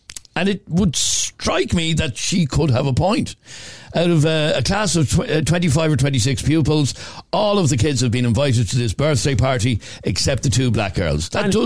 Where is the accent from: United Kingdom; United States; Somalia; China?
Somalia; now in Tyrrellstown, Ireland; I am from Somalia, but I live in Tyrrellstown for the past 10 years